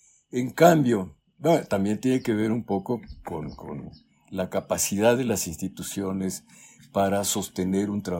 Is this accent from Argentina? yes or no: no; Mexico; Estaba yo esperando a comprar unos timbres, dicho como mexicano, sellos, dicho como español.